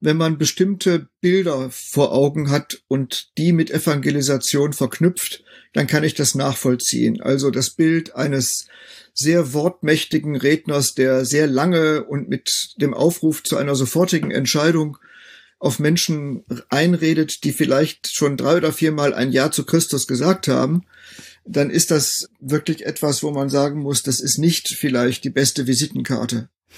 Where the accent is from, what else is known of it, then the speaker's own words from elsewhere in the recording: North Rhine-Westphalia, Germany; born there; Ich bin 1955 in Westfalen geboren worden